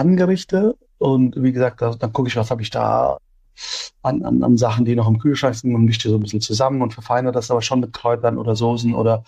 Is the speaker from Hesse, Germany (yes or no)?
yes; Offenbach am Main, Hesse, Germany; Und ich bin in Offenbach zur Schule gegangen. Ich bin dort aufgewachsen.